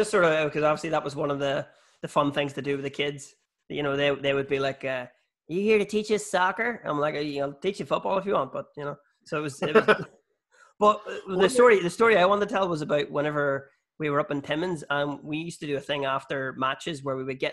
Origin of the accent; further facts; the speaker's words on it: Ireland; obviously being Irish, we have Gaelic football here.